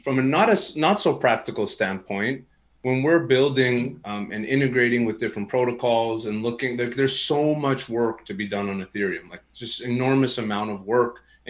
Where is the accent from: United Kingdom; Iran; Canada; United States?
Canada; you probably could tell I'm Canadian with the way that I said